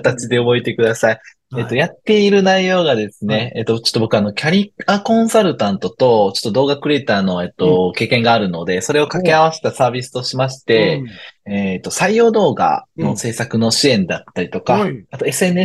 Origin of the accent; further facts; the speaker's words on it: Osaka, Japan; now in Kochi, Japan; その大阪出身って最初、言っていただいたと思うんですけど、うん、生まれも育ちも大阪です。